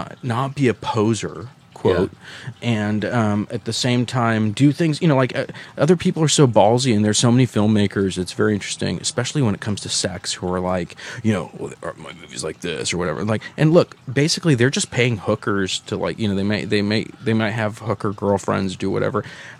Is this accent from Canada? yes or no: no; Palestine; also born or lived in Saudi Arabia; I'm Palestinian. I was born in Saudi Arabia.